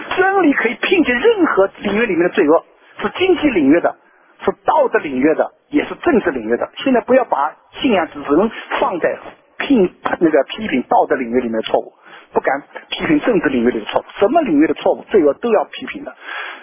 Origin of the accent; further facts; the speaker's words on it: China; 我们中国人不能靠简单的学西方